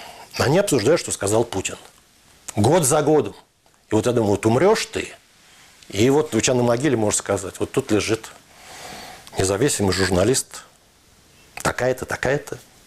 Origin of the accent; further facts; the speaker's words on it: Moscow, Russia; я родился и вырос, формировался в Москве